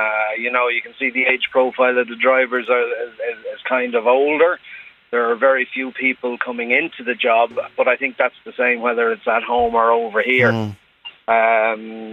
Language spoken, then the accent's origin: English; Dublin, Leinster, Ireland; moved away; I'm from Dublin originally.